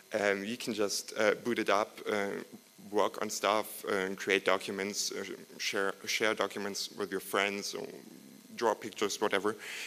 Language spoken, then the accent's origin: English; Germany; English is a second language; I'm from Germany here. So if you have any questions afterwards, we can also speak German.